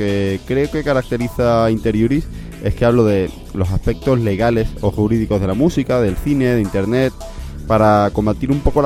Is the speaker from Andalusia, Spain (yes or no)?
yes; Andalusia, Spain; como buen andaluz, creo que va a venir bastante movidito por las ferias